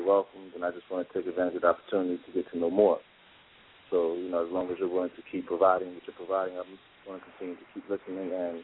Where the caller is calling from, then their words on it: Virginia, United States; I'm calling from Virginia.